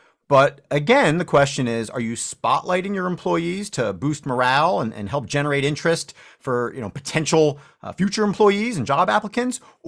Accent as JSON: {"language": "English", "region": "New Jersey", "country": "United States", "said": "Plus, I'm from New Jersey, so you know we have a way of getting out of situations"}